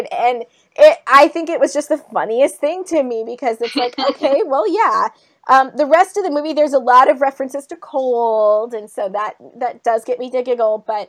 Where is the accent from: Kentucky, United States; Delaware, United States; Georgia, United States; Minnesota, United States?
Minnesota, United States; accent: Minnesota; also born or lived in Southern California; I bet you that I've totally lost my Southern California accent now, and I'm straight up back to Minnesota.